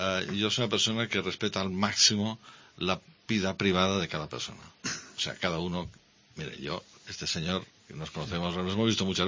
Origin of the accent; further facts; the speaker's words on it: Spain; Si somos compatriotas, somos españoles, no somos enemigos.